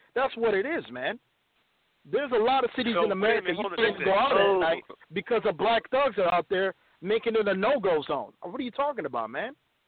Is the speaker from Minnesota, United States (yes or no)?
yes; Minneapolis, Minnesota, United States; No, I'm from Minneapolis. I'm telling you where we lived.